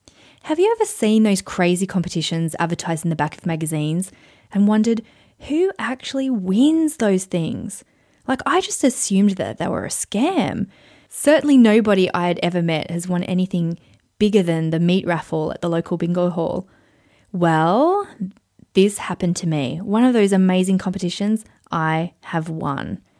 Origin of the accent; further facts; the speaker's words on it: Queensland, Australia; finally we topped it all off in beautiful Queensland, Australia, my home country.